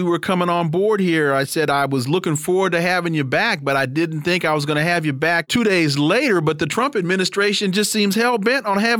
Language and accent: English; Sacramento, California, United States; I'm from Sacramento, and I went to law school at UC Davis.